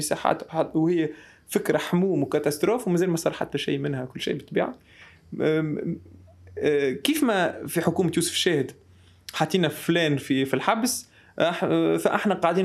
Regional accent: Tunisia; ما تصورش قديش لي انا تونسي شرف كبير

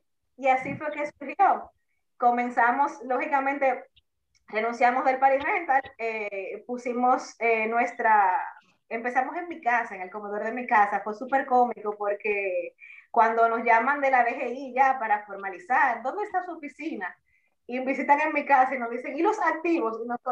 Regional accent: Santo Domingo, Dominican Republic; Yo soy originalmente de Santo Domingo, pero vine aquí a Santa Ana en el 2007.

